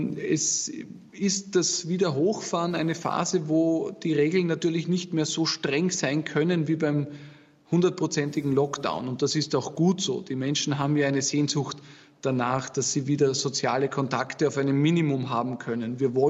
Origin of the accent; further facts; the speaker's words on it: Austria; sind die Kriterien bei uns in Österreich nicht andere als in Deutschland.